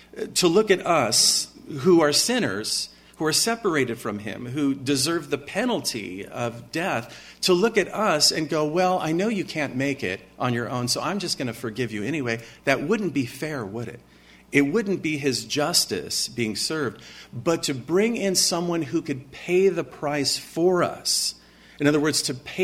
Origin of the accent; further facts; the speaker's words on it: San Luis Obispo, California, United States; born there; I was born in San Luis Obispo. It's over by Santa Barbara. And why my folks ever moved from there, I'll never know